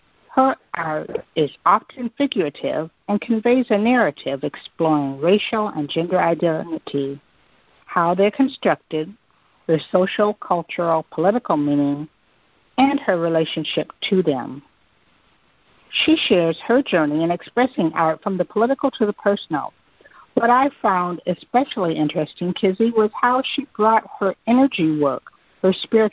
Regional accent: Midwest, United States; but, you know, I know I'm originally from the Midwest

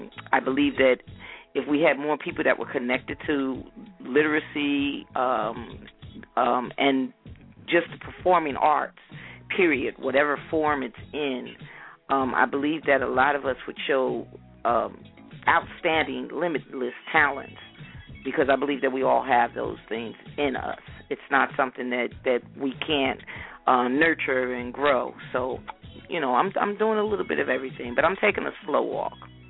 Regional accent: Somerset, New Jersey, United States; I'm from Somerset, New Jersey, and I'm one to spread peace and happiness.

